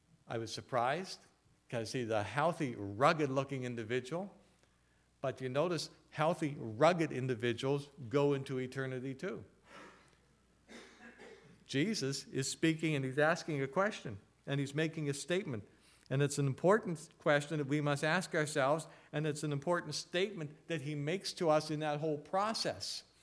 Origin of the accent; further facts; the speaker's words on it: New Brunswick, Canada; I said, "You're from New Brunswick, and so am I. Where are you from?"